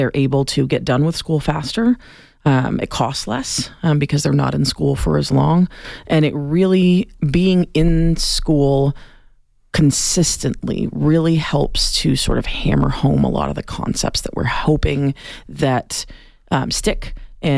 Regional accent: Massachusetts, United States; I'm from Massachusetts, so I only jokingly throw the in there.

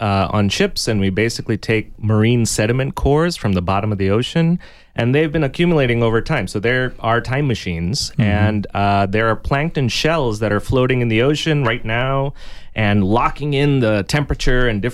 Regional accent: Bangalore, Karnataka, India; accent: American; also born or lived in Detroit, United States; I'm from Bangalore, India. It's where I was born. I have an American accent because I did my first grade to fourth grade in Detroit, Michigan. Then we moved back.

